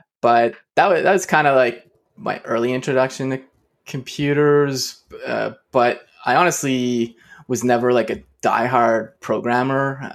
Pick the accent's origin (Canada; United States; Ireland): Canada; Montreal, Quebec; But if you're in Quebec, you typically need to do these, which is where I'm from. I'm from Montreal.